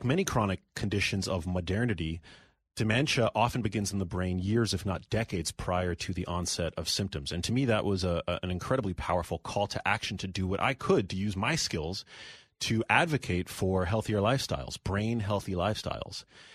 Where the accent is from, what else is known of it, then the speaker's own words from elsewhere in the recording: New York City, New York, United States; So I'm born and raised in New York City.